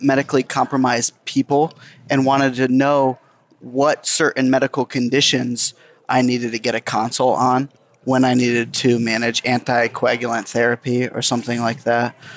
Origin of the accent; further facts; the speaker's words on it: Cleveland, Ohio, United States; I'm from west side of Cleveland, Ohio.